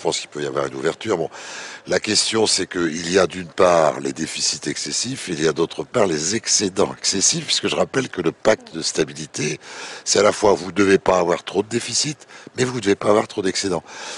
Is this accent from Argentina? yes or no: no; France; je parle pour la France, puisque moi, je suis français.